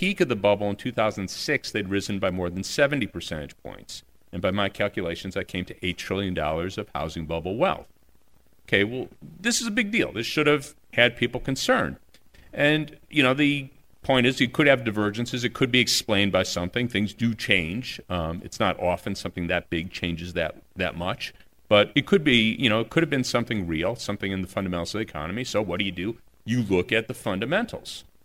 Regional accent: Midwest, United States; I'm from the Midwest.

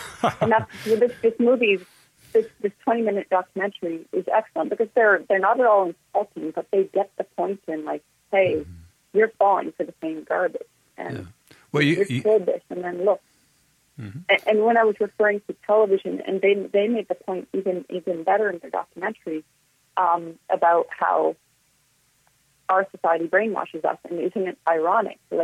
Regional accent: United States; born there; because I was born in the States

